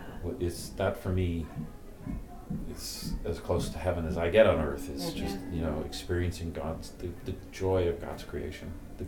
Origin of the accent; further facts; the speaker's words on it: East Coast, United States; Because I grew up on the East Coast, and fall on the East Coast is a symphony of color.